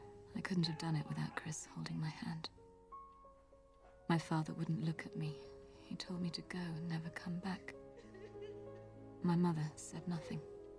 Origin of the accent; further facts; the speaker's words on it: Nottingham, East Midlands, United Kingdom; born there; I was born in Nottingham in 1985. I don't remember much of those early years, but I do remember the rain.